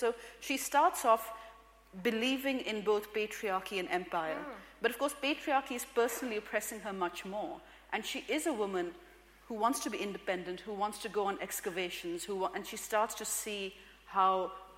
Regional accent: Karachi, Sindh, Pakistan; When I was growing up in Karachi

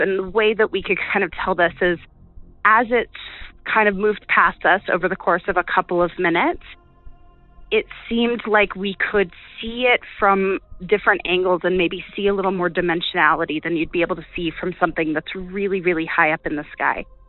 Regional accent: Colorado, United States; I'm from Colorado, but I saw this May 2nd, 2024 in California.

